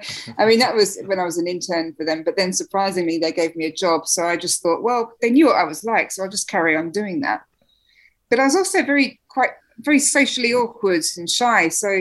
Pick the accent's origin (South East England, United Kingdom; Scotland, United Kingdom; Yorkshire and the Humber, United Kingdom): South East England, United Kingdom; Slough; I grew up in Slough, a bit of a disappointing place